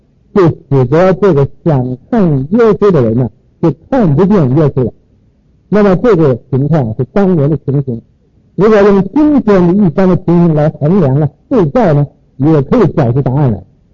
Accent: China; 既然我身为一个中国人，有了中国的道统

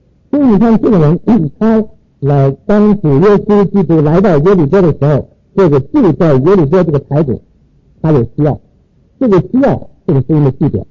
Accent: China; 既然我身为一个中国人，有了中国的道统

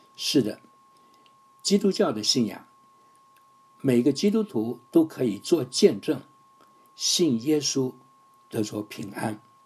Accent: Taiwan; moved away as an adult; also born or lived in Fujian, China; now in United States; 我出生在福建，生长在台湾，来美国留学，结婚成家，在职场打拼，在教会牧会。一晃眼到美国已经50多年过去了

